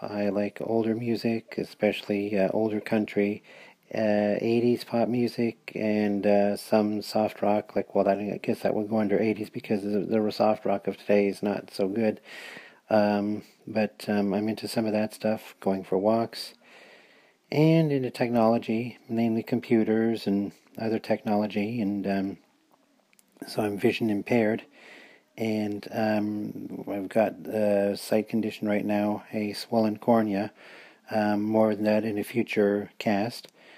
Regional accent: Niagara-on-the-Lake, Ontario, Canada; also born or lived in St. Catharines, Canada; I've been growing up in Niagara-on-the-Lake and St. Catharines and sort of living in Heflin some and here in Canada some.

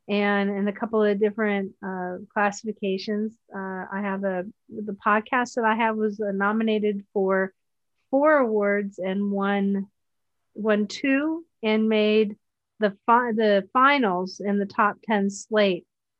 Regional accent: Erie, Pennsylvania, United States; Well, I grew up in Erie, Pennsylvania, and we get snow.

